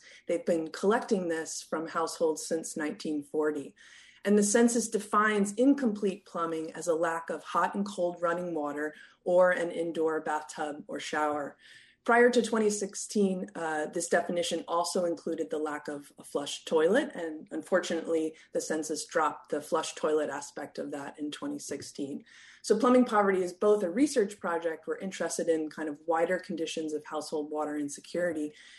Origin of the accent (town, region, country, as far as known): Portland, Oregon, United States; born or raised there